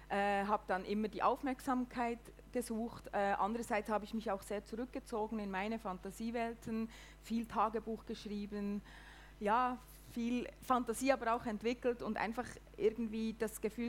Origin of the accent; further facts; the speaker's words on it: Hinterkappelen, Bern, Switzerland; Also in Hinterkaplen, das ist bei Bern in der Nähe, ganz schön idyllisch.